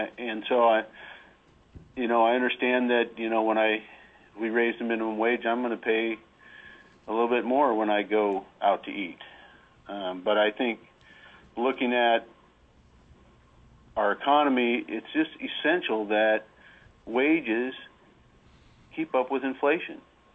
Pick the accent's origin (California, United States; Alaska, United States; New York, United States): Alaska, United States; Fairbanks; I'm from Fairbanks here